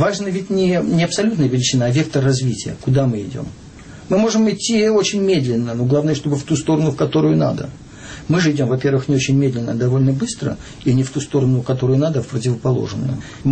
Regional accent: Moscow, Russia; И перед этим отступало то, что я москвич, а москвичи очень не любят везде

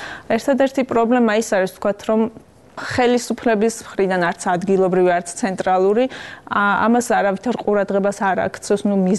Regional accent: Akhaltsikhe, Samtskhe-Javakheti, Georgia; მე თვითონ ახალციხეში დაბადებული და გაზრდილი ვარ

